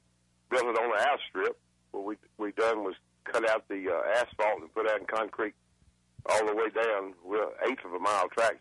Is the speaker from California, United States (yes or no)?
no; Immokalee, Florida, United States; I'm 30 miles from Naples and Fort Myers. We're a little east of them, in a little town called Immokalee. It's nothing but a produce town is all it is, which it's been a good town for me.